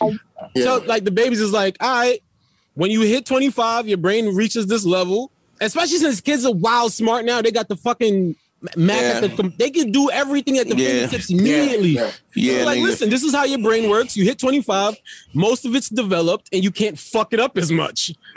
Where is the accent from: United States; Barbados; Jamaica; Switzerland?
Jamaica; I grew up in a weed culture. I'm Jamaican.